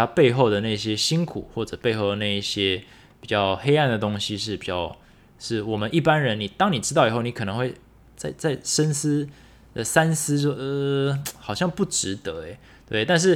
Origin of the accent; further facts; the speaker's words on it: Taiwan; 我们是生在台湾，我们活在台湾